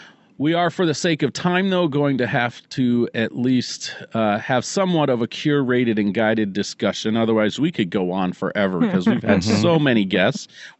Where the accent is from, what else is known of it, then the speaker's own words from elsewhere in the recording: Ohio, United States; I'm from Ohio.